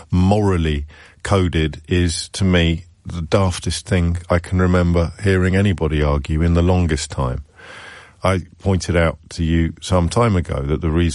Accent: United Kingdom; our big question as British people was whether or not the British government should get more involved

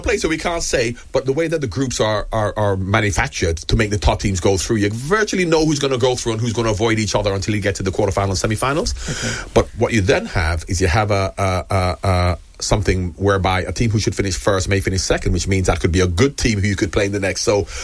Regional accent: England, United Kingdom; Because we're English and we're the best.

